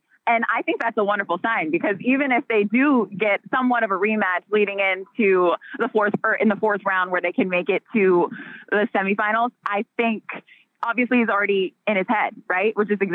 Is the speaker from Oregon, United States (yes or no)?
yes; Oregon, United States; growing up in Oregon, right next to the Nike facilities, you kind of are born and bred into being a bit of a sneakerhead.